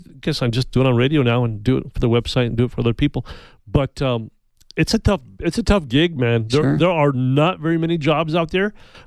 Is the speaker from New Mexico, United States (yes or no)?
yes; Santa Fe, New Mexico, United States; back when I grew up in Santa Fe, we've talked about that before